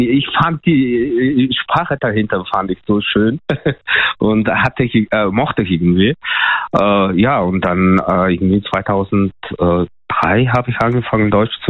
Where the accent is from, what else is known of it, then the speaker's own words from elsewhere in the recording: Mongolia; German is a second language; now in Germany; ich komme ursprünglich aus der Mongolei